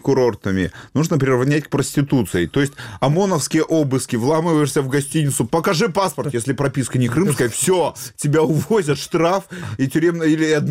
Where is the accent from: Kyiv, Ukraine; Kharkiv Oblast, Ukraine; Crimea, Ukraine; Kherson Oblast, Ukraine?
Crimea, Ukraine; Simferopol; и эти уроды перестанут уродовать мой родной город